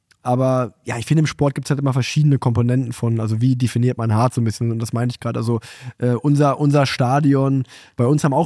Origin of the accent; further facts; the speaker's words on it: Unna, North Rhine-Westphalia, Germany; ich bin in Unna groß geworden, das ist direkt bei Dortmund, deswegen bin ich großer Borussia Dortmund-Fan